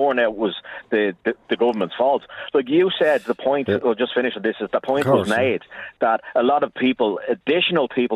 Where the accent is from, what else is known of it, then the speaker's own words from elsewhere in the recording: Dublin, Leinster, Ireland; I'm originally from Dublin South Central, and that was only a 49% turnout. And I'm living in Dublin Midwest